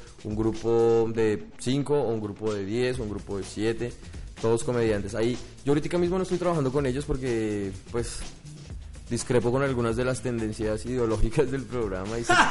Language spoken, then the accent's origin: Spanish; Colombia; now in Chile; y somos colombianos, no hay que decepcionar. Imagínate un colombiano que no baila.